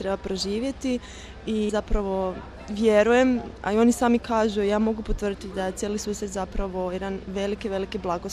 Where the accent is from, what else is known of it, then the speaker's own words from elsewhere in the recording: Varaždin, Varaždin County, Croatia; dolazim iz Hrvatske, iz Varaždina, sa sjevera Hrvatske.